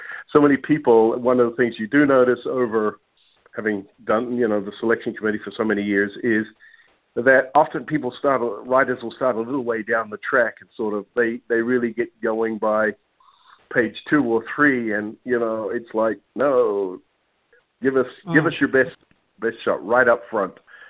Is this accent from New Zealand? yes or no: yes; New Zealand; I'm originally from New Zealand. You might be wondering where my accent's from.